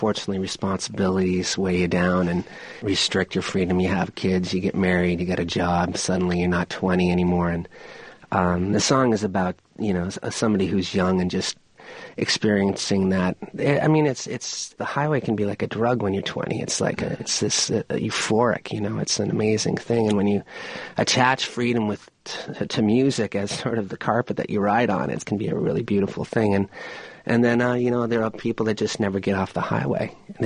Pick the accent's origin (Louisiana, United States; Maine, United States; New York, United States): Maine, United States; growing up in Maine in sort of a farm town.